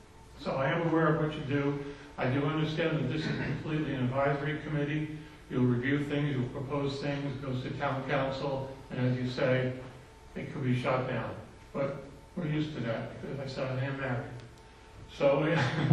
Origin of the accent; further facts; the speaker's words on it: New York, United States; We're from New York.